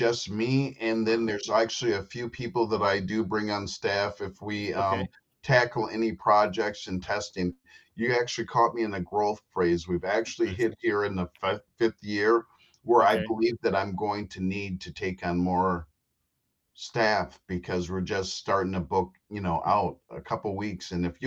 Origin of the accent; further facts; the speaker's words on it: Dousman, Wisconsin, United States; And so I've really lived in this area all my life.